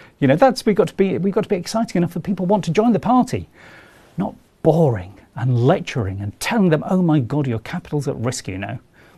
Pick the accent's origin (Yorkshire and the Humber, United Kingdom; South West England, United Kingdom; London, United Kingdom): Yorkshire and the Humber, United Kingdom; I'm a Yorkshireman.